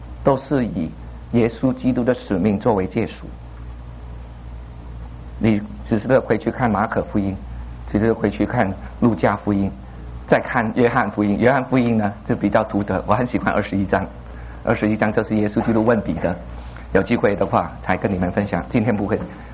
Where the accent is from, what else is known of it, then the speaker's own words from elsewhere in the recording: Hong Kong; moved away as an adult; now in United States; 我在1987年过来美国，我从香港过来赴了念 MA 的时候